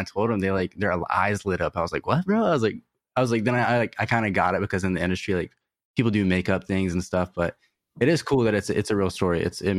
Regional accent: Alabama, United States; Like, I'm not supposed to be here. I'm from Alabama.

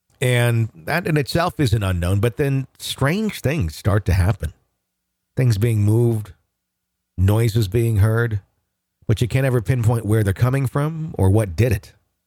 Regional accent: Wisconsin, United States; now in Minneapolis, United States; I'm from Wisconsin, but moved to Minneapolis a few years back.

